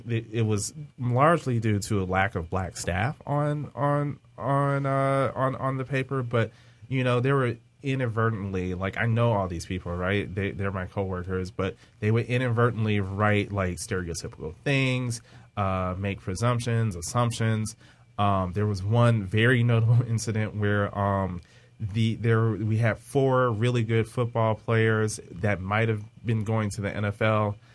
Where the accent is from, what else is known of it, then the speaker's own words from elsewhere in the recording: Detroit, Michigan, United States; I grew up in Detroit, right? Detroit is mostly black city. I went to mostly black schools all my life, except preschool.